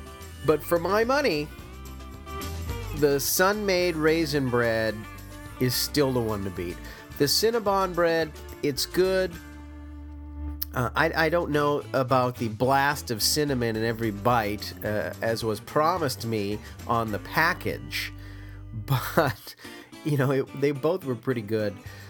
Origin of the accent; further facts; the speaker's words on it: Massachusetts, United States; In fact, my hometown was land that was purchased by Miles Standish from Chief Massasoit himself. My town was founded in 1656. So there's a lot of history where I'm from.